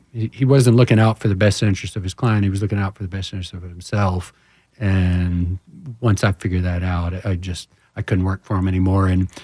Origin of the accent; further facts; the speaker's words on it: Houston, Texas, United States; So I'm from Houston originally. After high school, I joined the Army.